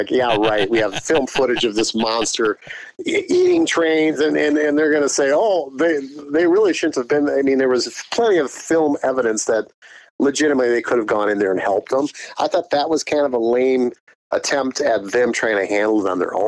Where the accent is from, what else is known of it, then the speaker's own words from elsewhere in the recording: United States; Now, again, I'm dumbed down because I'm the American dummy.